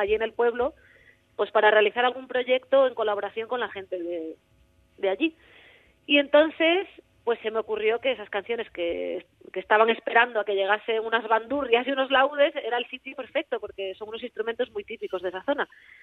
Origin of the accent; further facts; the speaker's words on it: San Antolín de Ibias, Asturias, Spain; born there; Yo ahora mismo me encuentro en San Antolín de Ibias, que es mi pueblo, en el pueblo en el que nací, y estoy pasando por aquí una temporada. Ya llevo aquí unos cuantos meses.